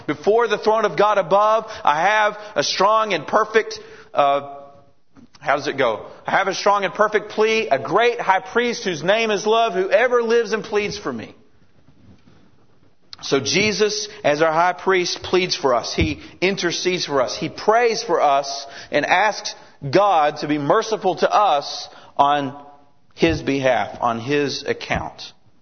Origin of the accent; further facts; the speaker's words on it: United States; Now, as an American, I have some concern for my nation.